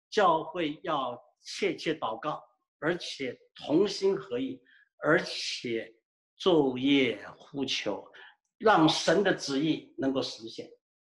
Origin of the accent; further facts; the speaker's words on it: China; 我们中国人华人蒙神的怜悯，我们实在感恩。